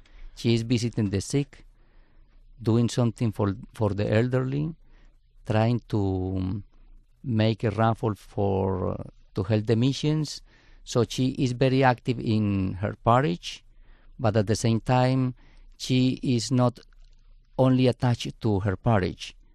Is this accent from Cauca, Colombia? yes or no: no; Yarumal, Antioquia, Colombia; born there; English is a second language; I was born in Colombia, in a town called Yarumal in South America. I am the seventh of a family of 14.